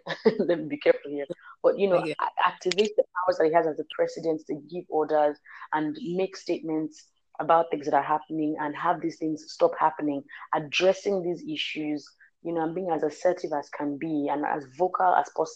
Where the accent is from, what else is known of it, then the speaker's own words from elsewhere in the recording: Nigeria; as a Nigerian, there's that old thing of, oh, the Niger spirit, never say die.